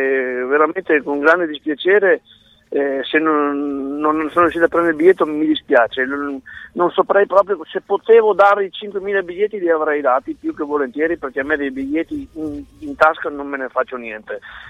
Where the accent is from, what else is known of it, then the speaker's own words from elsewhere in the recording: Castelfranco Veneto, Veneto, Italy; born there; Io sono nato a Castelfranco Veneto e sono arrivato a Materica comprando la Fidea nel 1998 con la mia famiglia